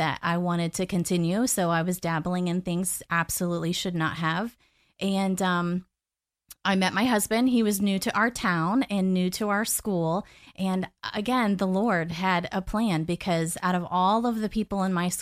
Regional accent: Dayton, Ohio, United States; So I grew up in Ohio, actually. I was born and raised in Dayton, Ohio, a small, small town in central Ohio.

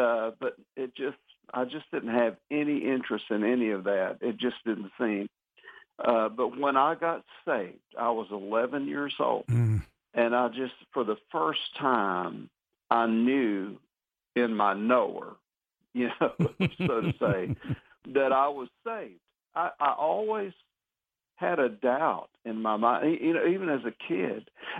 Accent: Jacksonville, Florida, United States; I was raised in church, and I'm from Florida. I'm from Jacksonville.

